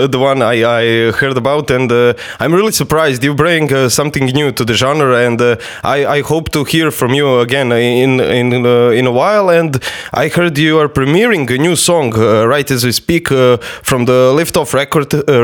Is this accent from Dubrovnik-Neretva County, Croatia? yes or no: no; Zagreb, City of Zagreb, Croatia; English is a second language; I'm from Enter Zagreb.